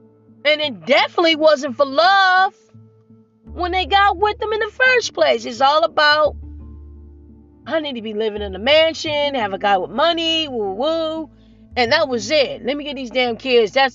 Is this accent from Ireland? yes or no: no; Nigeria; And I'm married to a Nigerian. And I'm Nigerian.